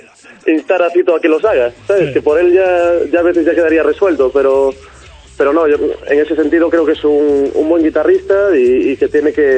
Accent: Pobra do Caramiñal, Galicia, Spain; Somos todos de Pobra do Carabiñal.

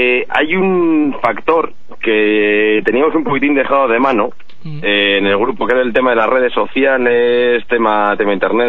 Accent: San Ignacio, Basque Country, Spain; porque claro, yo soy de San Ignacio

